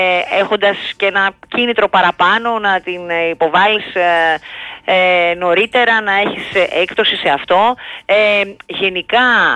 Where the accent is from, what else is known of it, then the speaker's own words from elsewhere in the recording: Thessaloniki, Central Macedonia, Greece; Εγώ, για παράδειγμα, που γεννήθηκα μεγάλο στη Θεσσαλονίκη